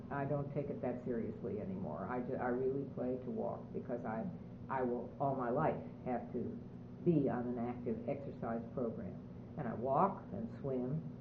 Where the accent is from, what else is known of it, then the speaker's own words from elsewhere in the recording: Shaker Heights, Ohio, United States; now in Pittsburgh, United States; I came from Shaker Heights, which was a relatively new suburb.